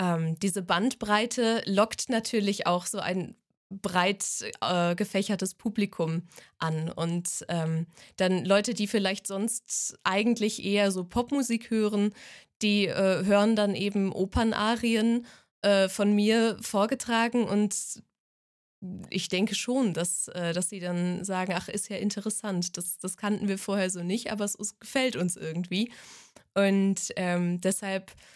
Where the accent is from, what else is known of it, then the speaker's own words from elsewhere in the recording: North Rhine-Westphalia, Germany; weil es schon meine Heimat ist.